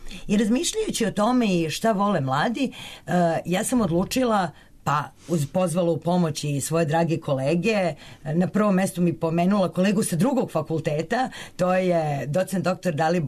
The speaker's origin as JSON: {"language": "Serbian", "country": "Serbia", "said": "ja mislim, iz Srbije smo mi možda i jedini autori koji pišu i rade za tu konferenciju već petu godinu za redom"}